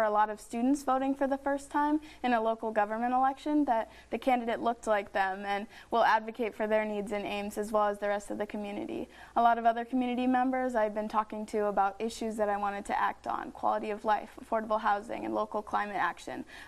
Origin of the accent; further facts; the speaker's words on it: Ames, Iowa, United States; Yeah, so I was born and raised in Ames and loved it so much I decided to go to college at Iowa State as well.